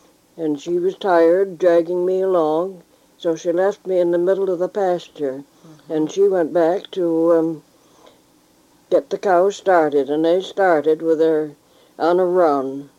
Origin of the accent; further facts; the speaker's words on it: Seneca Castle, New York, United States; born there; I was born in Ontario County near Seneca Castle, September 15, 1889. I was born in my parents' home, where there was no hospitals at that time.